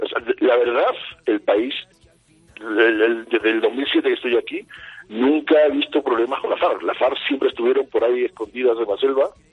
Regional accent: Torrecillas de la Tiesa, Extremadura, Spain; now in Bogotá, Colombia; Yo soy de un pueblito de la provincia de Cáceres llamado Torrecillas de la Tiesa. Uh-huh. Sí, un pueblito de 1.200 habitantes.

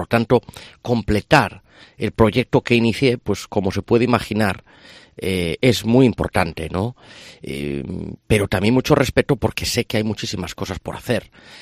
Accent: Ferrol, Galicia, Spain; Yo soy una persona de Ferrol.

